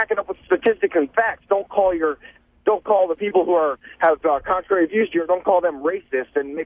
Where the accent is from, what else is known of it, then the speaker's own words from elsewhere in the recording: South Carolina, United States; I am a conservative, I'm from South Carolina